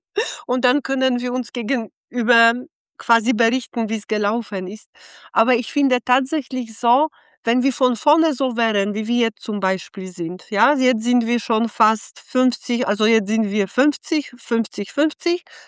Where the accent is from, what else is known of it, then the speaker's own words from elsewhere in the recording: Poland; also ich bin in Polen aufgewachsen